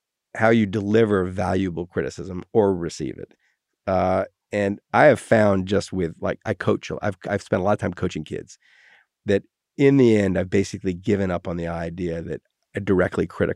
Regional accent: Wales, United Kingdom; But my real response is, I'm Welsh. So I can say it.

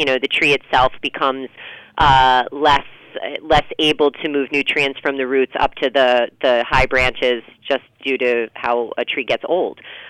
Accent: New England, United States; you know, I'm from New England and was more familiar with fruit farms

